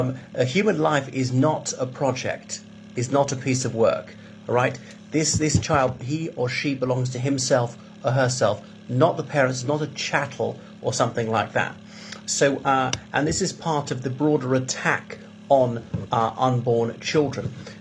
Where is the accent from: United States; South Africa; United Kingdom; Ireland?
Ireland; from Ireland.